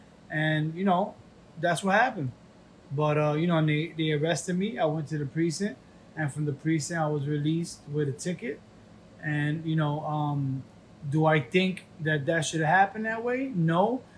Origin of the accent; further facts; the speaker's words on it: New York, United States; Oh, yeah. I was born in New York.